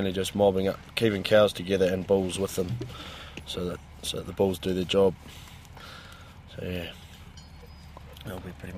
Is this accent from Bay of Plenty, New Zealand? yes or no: yes; Rotorua, Bay of Plenty, New Zealand; Rotorua, originally. My parents have just moved down to Amberley, the South Island, so see how long I can take before I can call myself a South Islander.